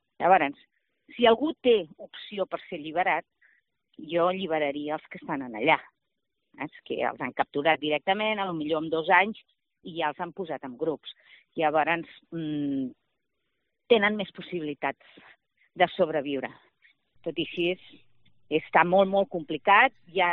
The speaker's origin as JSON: {"language": "Catalan", "region": "Catalonia", "country": "Spain", "said": "primer que nosaltres som catalans, aquesta és la diferència principal"}